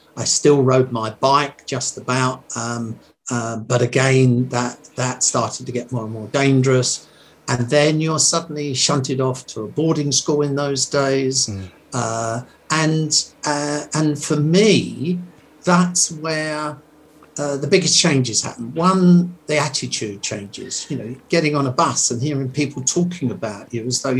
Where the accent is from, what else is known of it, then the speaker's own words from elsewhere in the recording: London, United Kingdom; in Hackney, where I grew up in London